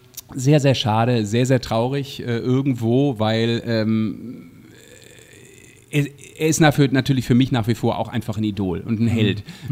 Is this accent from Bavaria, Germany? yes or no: no; Düsseldorf, North Rhine-Westphalia, Germany; sagt mir als Düsseldorfer Jung, der ich ja bin, natürlich was